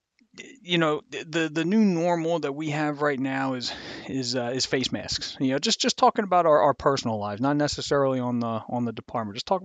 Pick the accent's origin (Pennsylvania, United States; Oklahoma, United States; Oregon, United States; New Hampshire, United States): Pennsylvania, United States; Philadelphia; I'm from the Philadelphia area and I'm a Philadelphia Eagles fan.